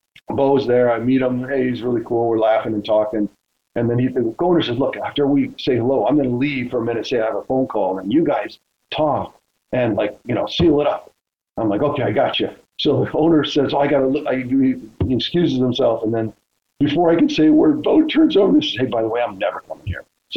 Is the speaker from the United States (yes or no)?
yes; East Coast, United States; I'm just saying that it was far enough away that it didn't really, growing up in the East Coast.